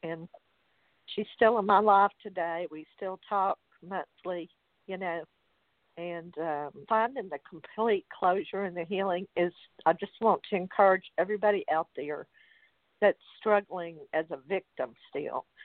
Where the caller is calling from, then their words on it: Louisiana, United States; Thank you. I'm calling from Louisiana.